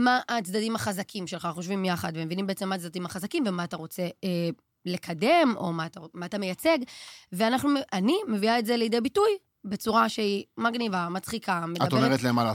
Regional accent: Ashkelon, Southern District, Israel; אז אני מאשקלון, ואני שחקנית

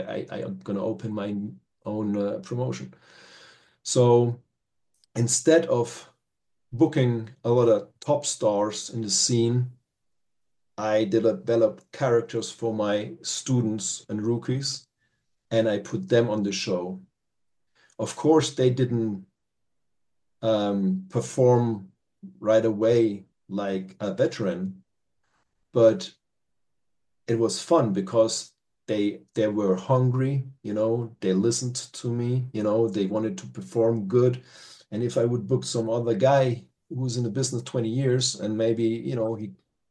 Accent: Nuremberg, Bavaria, Germany; English is a second language; in Esselstorf, Parsberg, close to the city in Nuremberg, where my hometown is.

